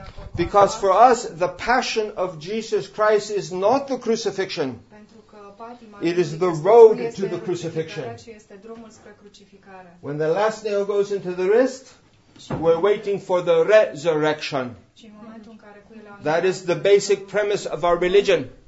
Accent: Texas, United States; I am from Texas in the United States, I told you.

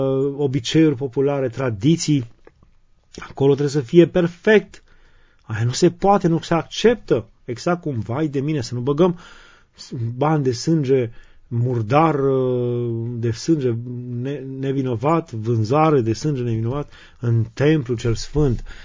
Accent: Romania; Și ca neam la fel suntem, adică noi suntem români, noi suntem buni, noi suntem ospitalieri

